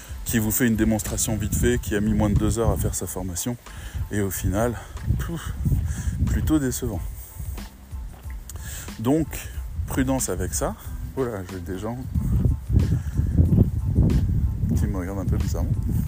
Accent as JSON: {"language": "French", "country": "France", "said": "Bon, en tant que bon français"}